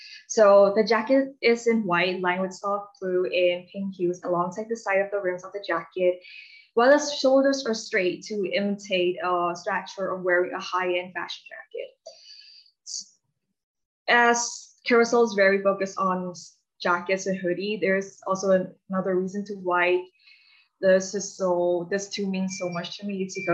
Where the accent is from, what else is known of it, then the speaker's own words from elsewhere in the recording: Myanmar; English is a second language; I'm from Myanmar.